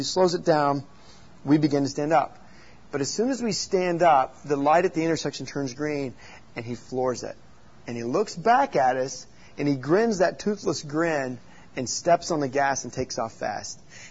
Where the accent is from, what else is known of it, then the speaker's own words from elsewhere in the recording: Bethany, Oklahoma, United States; I grew up in Bethany, Oklahoma, very safe suburb of Oklahoma City